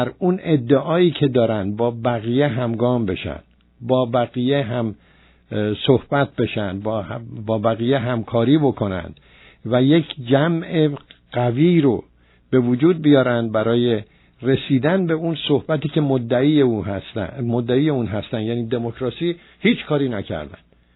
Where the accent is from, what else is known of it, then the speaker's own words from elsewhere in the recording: Iran; نه، من یک ایرانی هستم، دلم به خاطر مملکتم میتپه،